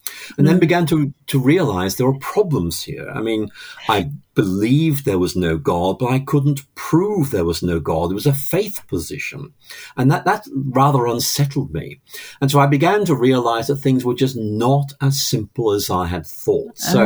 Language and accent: English; Northern Ireland, United Kingdom; born there; I was born in Northern Ireland back in 1953, which is a long time ago. My family were conventionally religious